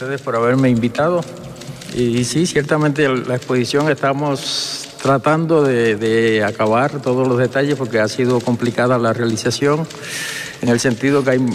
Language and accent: Spanish; Cuba; Yo nací en Cuba, estudié en Cuba, ahí empecé en proyectos educativos